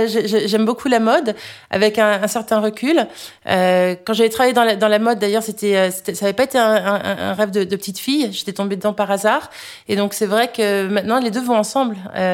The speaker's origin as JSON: {"language": "French", "country": "United States", "tie": "born or raised there", "lives_now": "France", "said": "Alors, j'ai grandi aux États-Unis."}